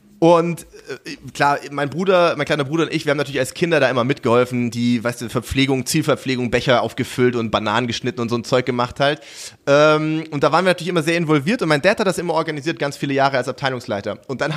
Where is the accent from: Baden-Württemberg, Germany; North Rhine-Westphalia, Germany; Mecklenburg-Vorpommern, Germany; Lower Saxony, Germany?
Baden-Württemberg, Germany; weil ich komme eigentlich aus der Gegend südlich von Stuttgart